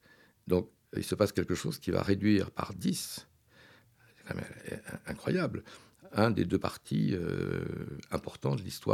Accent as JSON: {"language": "French", "town": "Lyon", "region": "Auvergne-Rhône-Alpes", "country": "France", "moved": "as an adult", "lives_now": "Paris, France", "said": "je suis lyonnais d'origine, mais je suis un migrant de l'intérieur, donc ça fait 40 ans que je vis à Paris"}